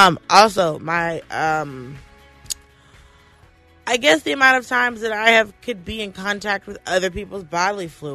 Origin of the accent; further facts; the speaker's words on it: Atlanta, Georgia, United States; Because, like, I grew up in Atlanta. Like, Atlanta's a very diverse city